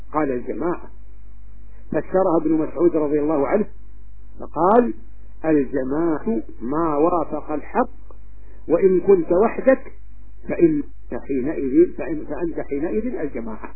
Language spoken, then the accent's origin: Arabic; Saudi Arabia; بلدي المملكة العربية السعودية